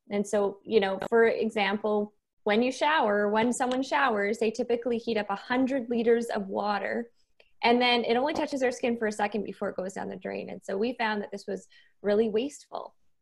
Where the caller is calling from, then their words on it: Toronto, Ontario, Canada; and I am calling in from Toronto